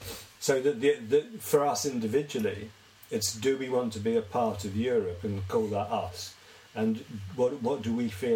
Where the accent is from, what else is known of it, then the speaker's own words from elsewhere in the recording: Brixton, London, United Kingdom; born there; accent: Cockney; Well, my family came from the Elephant and Castle going out east. I was born in Brixton. I chose to change my accent.